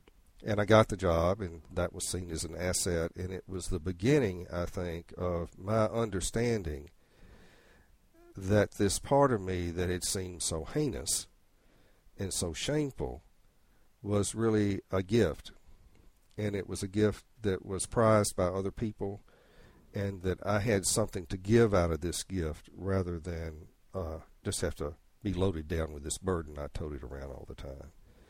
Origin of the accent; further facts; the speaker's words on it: North Carolina, United States; They didn't know who I was because I was just from North Carolina.